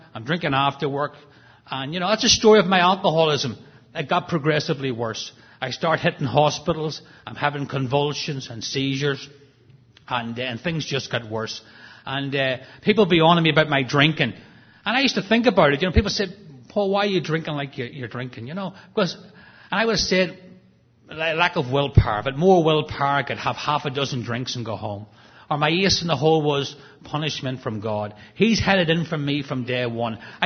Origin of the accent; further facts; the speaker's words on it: Northern Ireland, United Kingdom; I'm from Northern Ireland